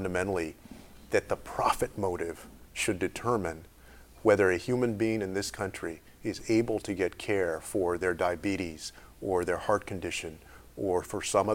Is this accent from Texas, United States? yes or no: yes; Texas, United States; And Texas is a good example, my home state.